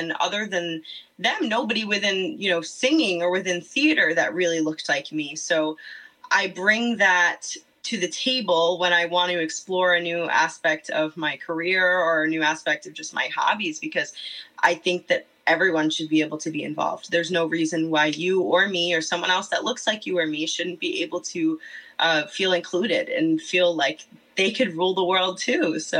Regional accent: Staten Island, New York, United States; I'm 23 years old. I'm from Staten Island, New York, and I'm the current Miss Richmond County under the Miss America organization.

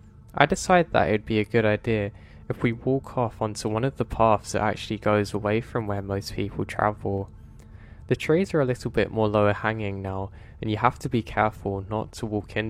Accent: United States; now in Bergen, Norway; I am American. I was born in America, but my father's from Norway, so that means that I spend half my time in America, where I work as a park ranger

